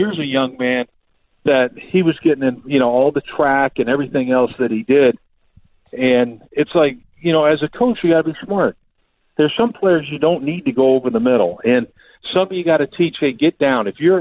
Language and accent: English; Ireland; I'm Irish, dude. I cry all the time.